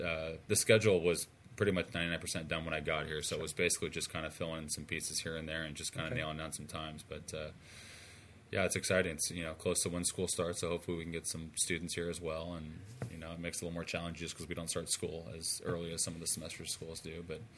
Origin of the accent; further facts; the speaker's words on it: Santa Cruz, California, United States; also born or lived in Santa Barbara; I mean, I grew up and I was born and raised in Santa Cruz